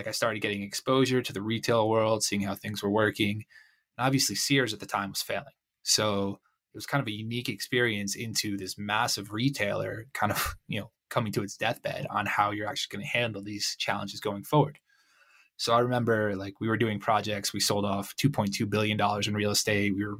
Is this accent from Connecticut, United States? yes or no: yes; Connecticut, United States; So originally I'm from Connecticut, went to school in Philly and Long Island.